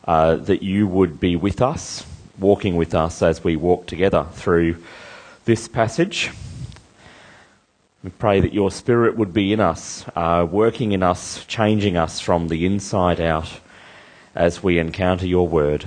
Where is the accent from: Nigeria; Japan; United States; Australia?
Australia; Ormiston, Queensland; I grew up in the Redlands. I grew up at Ormiston, near Cleveland, in the eastern suburbs.